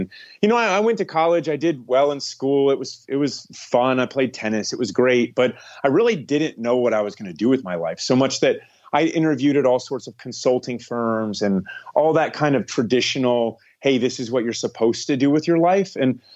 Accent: Ohio, United States; also born or lived in Florida; So, I mean, I grew up in Ohio. I was born in Ohio.

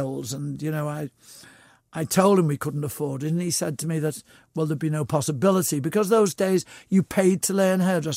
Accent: Liverpool, North West England, United Kingdom; Oh no, we come from Stonycroft. But in actual fact, it is. It's right. A suburb of Old Swan.

